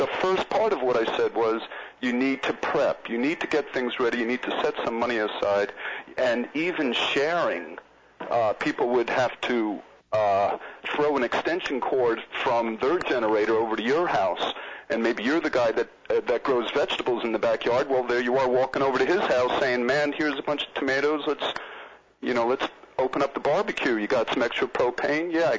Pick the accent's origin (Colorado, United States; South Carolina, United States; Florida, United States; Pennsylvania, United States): Florida, United States; I'm from Florida. I lived down there for about 10 years